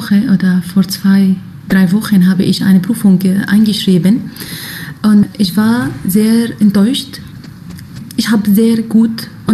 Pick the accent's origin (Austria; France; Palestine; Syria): Syria; German is a second language; now in Germany; Ja, ich komme aus Syrien. Seit 6 Jahren bin ich in Deutschland.